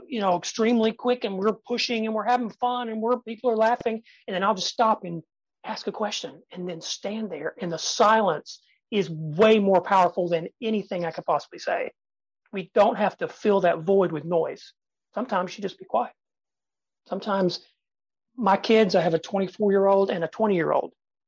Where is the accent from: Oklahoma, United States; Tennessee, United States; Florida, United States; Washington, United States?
Tennessee, United States; born there; because I was born in Tennessee and I can sound like that.